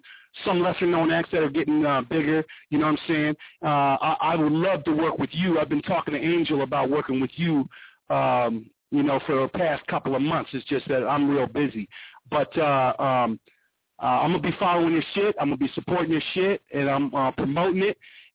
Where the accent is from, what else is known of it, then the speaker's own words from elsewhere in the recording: Chicago, Illinois, United States; Yeah. I'm from Chicago, man.